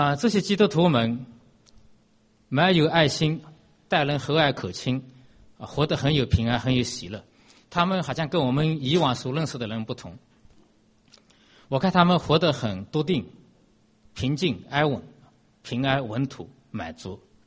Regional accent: China; 我们中国人说家家有本难念的经，我们中间有许多的家庭难免会遇到一些难处。

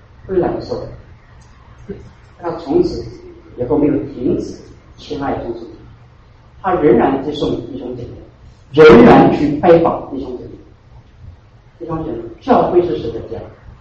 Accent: China; 我们中国人很聪明，很有智慧的

